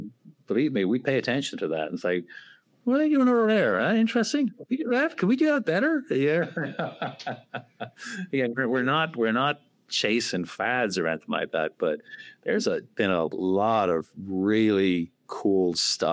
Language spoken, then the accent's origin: English; Dublin, Leinster, Ireland; I'm Irish. I grew up in Dublin. I got my degree in chemical engineering there.